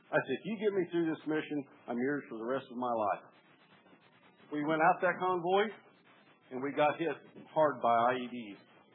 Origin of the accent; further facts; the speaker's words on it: Chillicothe, Missouri, United States; As Stan said, I'm from Chillicothe, Missouri.